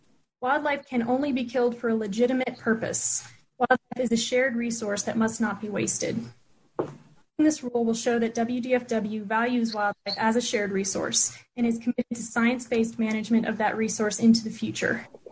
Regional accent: Washington, United States; I grew up in Washington's outdoors, and I'm now studying wildlife biology at the University of Montana.

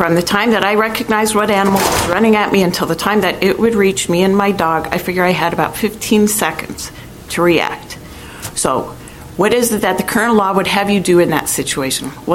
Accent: Kelso, Washington, United States; and I am from Kelso.

